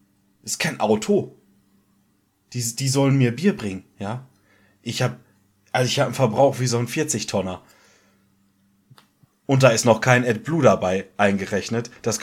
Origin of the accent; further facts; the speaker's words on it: Munich, Bavaria, Germany; ich als waschechter Münchener, als Ur-Bayer